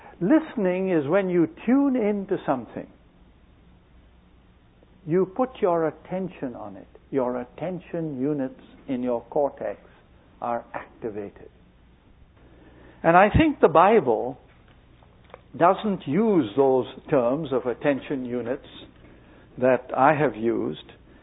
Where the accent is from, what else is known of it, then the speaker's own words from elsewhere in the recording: India; when I was a kid growing up in India, there were no radios, no televisions.